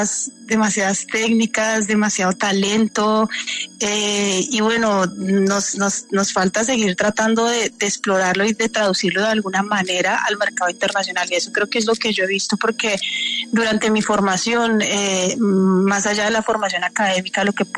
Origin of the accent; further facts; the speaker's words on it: Tunja, Boyacá, Colombia; yo me crié en Tunja, para empezar, en Boyacá